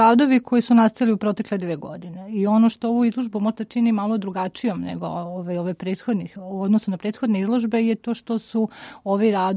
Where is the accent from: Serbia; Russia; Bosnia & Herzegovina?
Serbia; Belgrade; Rođena sam u Beogradu, Beograd je moj grad